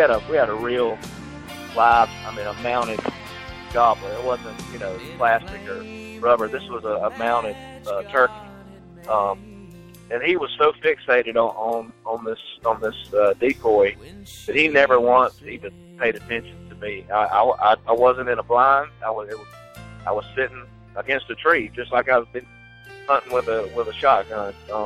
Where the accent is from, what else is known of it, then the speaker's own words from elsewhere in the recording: Georgia, United States; I was born in South Georgia on a farm, and with all my family, my cousins, and my parents, grandparents, we all lived like the Waltons, I guess.